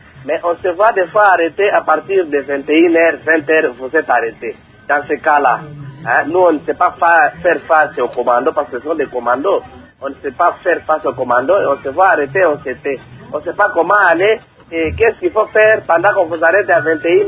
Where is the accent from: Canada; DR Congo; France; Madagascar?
DR Congo; Maniema; chez nous au Maniema